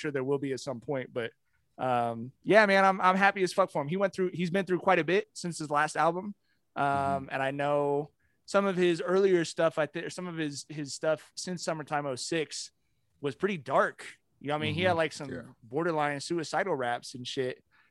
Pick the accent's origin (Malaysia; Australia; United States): United States; Long Beach, California; being from Long Beach is cool because we're not really consid